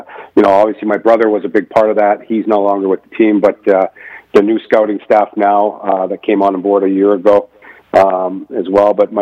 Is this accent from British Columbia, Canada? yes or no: yes; Kamloops, British Columbia, Canada; And to be obviously an owner in my hometown and be getting the opportunity to do that, it's something I wanted to do.